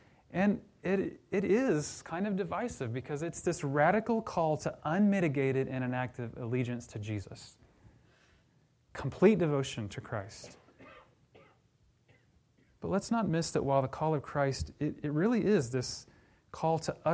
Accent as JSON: {"language": "English", "region": "Oklahoma", "country": "United States", "tie": "born or raised there", "said": "You know, growing up around Oklahoma, here's my Oklahoma reference for the morning. Growing up around Oklahoma"}